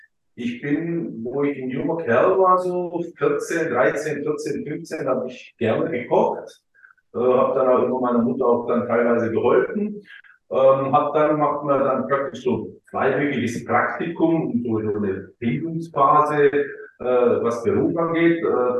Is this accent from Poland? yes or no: no; Croatia; ich bin Kroate